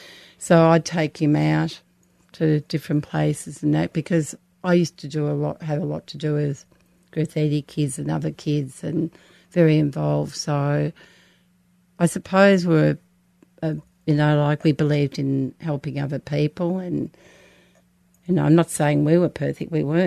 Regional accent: St Kilda, Victoria, Australia; she went and got the St. Kilda Town Hall, because we're all from St. Kilda

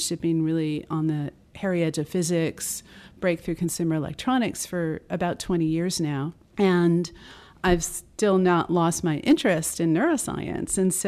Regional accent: United States; I really needed health insurance because I'm an American and it was pre-Obamacare.

